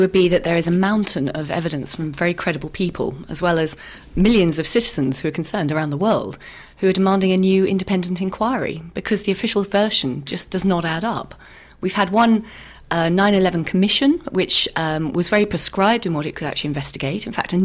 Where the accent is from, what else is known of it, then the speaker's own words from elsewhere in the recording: United Kingdom; moved away as an adult; now in Germany; I come from Britain, and Britain is effectively a police state now. I mean, they've got so many laws in place that I recently moved out of the country to Germany